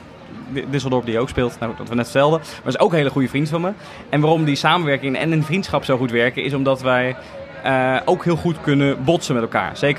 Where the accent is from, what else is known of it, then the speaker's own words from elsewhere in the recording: The Hague, South Holland, Netherlands; En ik kom uit Den Haag, dus dat is ook nog een soort...